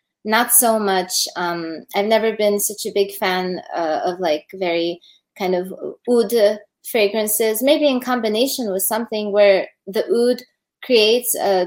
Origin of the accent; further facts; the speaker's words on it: Slovenia; first language Slovene; English is a second language; But I mean, I speak Slovene, which is my mother tongue. Then Croatian, which is quite similar. English, Spanish, German